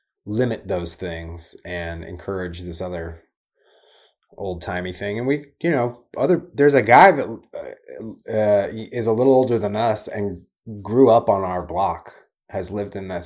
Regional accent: Lubbock, Texas, United States; I growing up in Lubbock, I didn't know anything about the South.

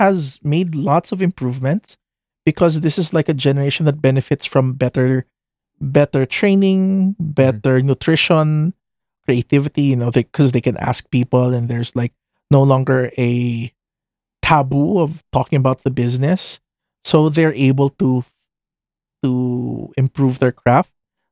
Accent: Philippines; Of course, you know, we're Filipino, so the size is really different.

